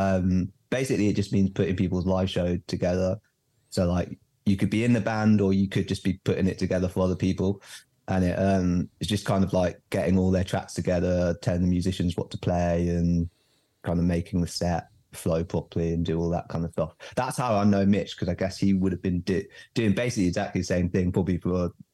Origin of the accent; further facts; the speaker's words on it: London, United Kingdom; So grew up in London, lived in my whole life, always done music, playing guitar first.